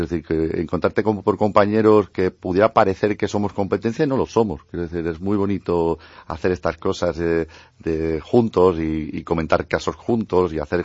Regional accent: Málaga, Andalusia, Spain; yo soy un economista de Málaga, con asesor fiscal

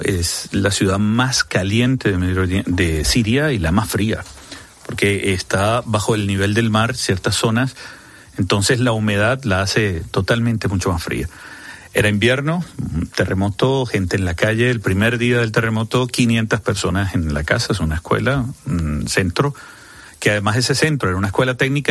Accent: Venezuela; Incluso desde Latinoamérica, soy venezolano

